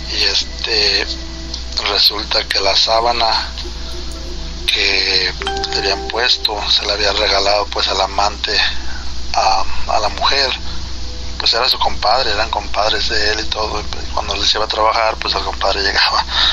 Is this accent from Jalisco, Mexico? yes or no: yes; Zapotiltic, Jalisco, Mexico; cuando yo estaba chiquillo. Soy de Jalisco, del municipio de Zapotiltic, Jalisco.